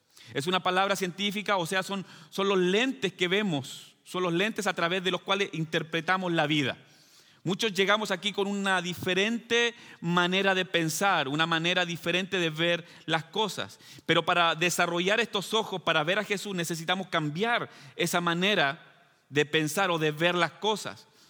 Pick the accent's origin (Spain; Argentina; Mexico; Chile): Chile; De antemano, yo soy de Chile, entonces a veces pueden cambiar las palabras